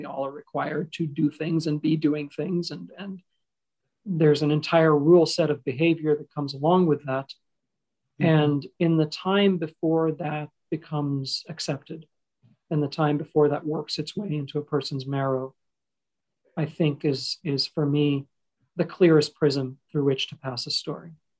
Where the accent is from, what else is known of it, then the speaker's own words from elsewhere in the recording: Qatar; also born or lived in Egypt; I was born in Egypt, but I grew up in this place called Qatar, which is a tiny peninsula sticking out of Saudi Arabia. And in the mid 80s, my father couldn't find work in Egypt.